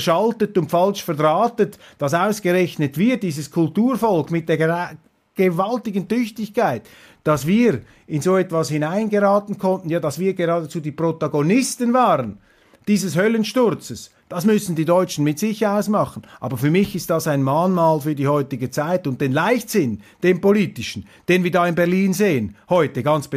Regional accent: Switzerland; hier vielleicht als Schweizer, als 25% Deutscher, diese Vergangenheit, die man jetzt vergangen haben will, wieder einmal etwas in Erinnerung zu rufen

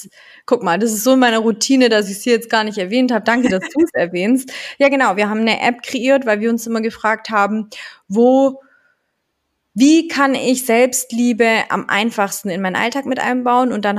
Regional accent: Italy; ich bin Italienerin.

